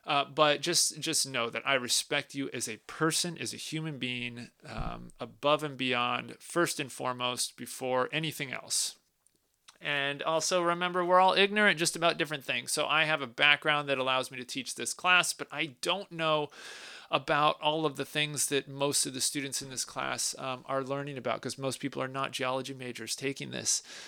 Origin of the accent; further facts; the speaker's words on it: Portland, Oregon, United States; also born or lived in Seattle; So I actually grew up in the Pacific Northwest. I was born in Seattle, but basically went to middle school, high school, etc. here in Portland.